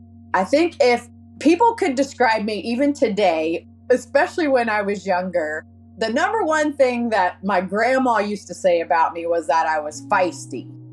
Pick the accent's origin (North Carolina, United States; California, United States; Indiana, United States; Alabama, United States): Indiana, United States; Evansville; I'm from Evansville, Indiana. It's at the very southern tip of Indiana.